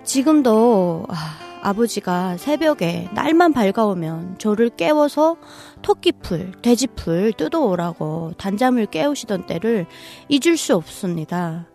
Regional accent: Pukchong, South Hamgyong, North Korea; now in South Korea; 네, 저는 함경 남도 북청에서 온

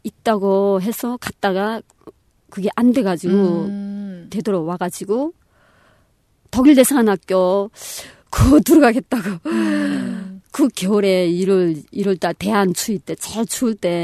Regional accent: North Korea; moved away; 정말 그 불쌍한 우리 북한 사람들 무슨 죄가 있어요.

